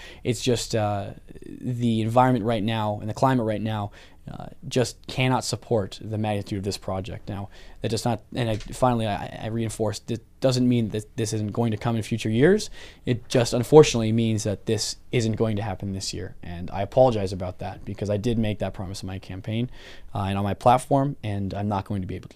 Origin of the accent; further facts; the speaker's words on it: Hamilton, Ontario, Canada; I grew up in Hamilton growing up on those turf fields playing football and stuff like that.